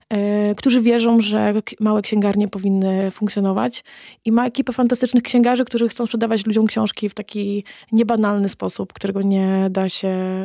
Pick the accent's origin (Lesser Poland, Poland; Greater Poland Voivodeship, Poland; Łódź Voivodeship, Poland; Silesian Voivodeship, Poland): Greater Poland Voivodeship, Poland; Wągrowiec; zabierali mnie do księgarni w mojej rodzinnej miejscowości w Wągrowcu, bo ja pochodzę z Wągrowca.